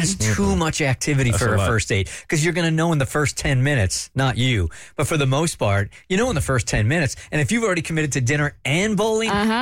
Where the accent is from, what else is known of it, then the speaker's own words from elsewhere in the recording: San Diego, California, United States; And I'm from San Diego, man. I'm bringing shorts and t-shirts.